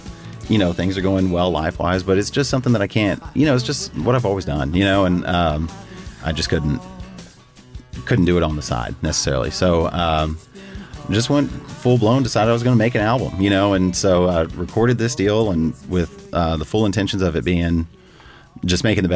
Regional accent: El Paso, Texas, United States; now in Los Angeles, United States; I am the singer of … I'm from El Paso

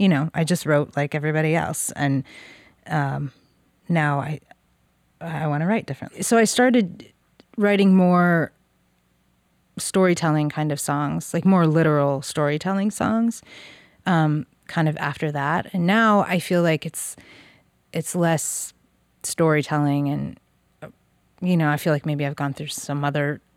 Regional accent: Little Rock, Arkansas, United States; now in Austin, United States; I came from Arkansas where there's no like cohesive music scene in Arkansas or in Little Rock, you know?

